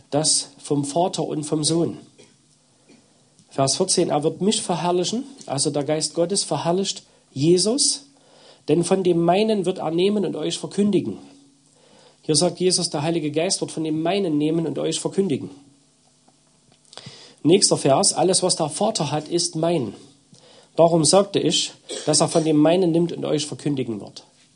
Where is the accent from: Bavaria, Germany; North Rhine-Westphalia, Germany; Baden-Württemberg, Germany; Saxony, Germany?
Saxony, Germany; Zwickau; 2 Jungs und 3 Mädchen. Wir kommen aus Zwickau. Arbeiten und dienen dort einer Gemeinde